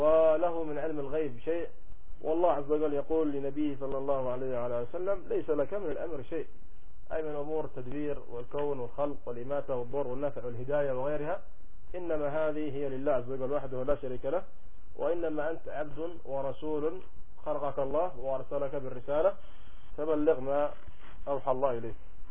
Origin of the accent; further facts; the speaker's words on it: Aden, Yemen; الذي مقبور عندنا في عدن